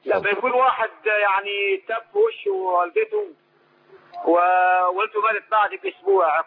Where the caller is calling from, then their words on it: Doha, Qatar; والله انا بكلمك من الدوحة معايا سؤالين